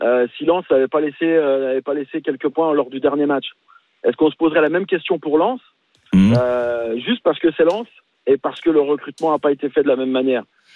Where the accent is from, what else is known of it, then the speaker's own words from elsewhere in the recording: Portugal; alors moi je suis portugais, je suis un petit peu le championnat portugais.